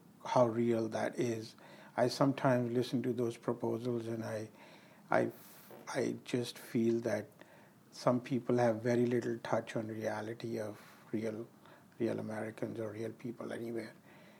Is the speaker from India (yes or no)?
yes; India; growing up in India, we used to have free healthcare, and it's not a rich country by any means